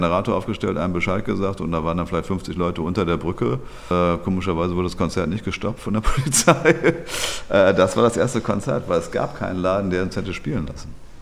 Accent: Mettmann, North Rhine-Westphalia, Germany; Also ich bin groß geworden in Mettmann, was eine halbe Stunde mit dem Bus oder dem Auto von Düsseldorf entfernt ist.

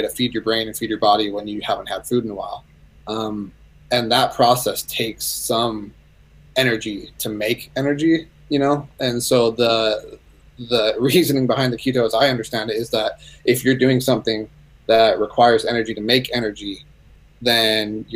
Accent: United States; They don't eat like we do as an American, right?

